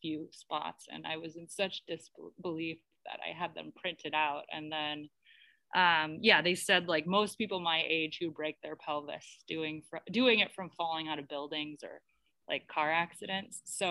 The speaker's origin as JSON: {"language": "English", "region": "Ohio", "country": "United States", "said": "So I am from Ohio originally"}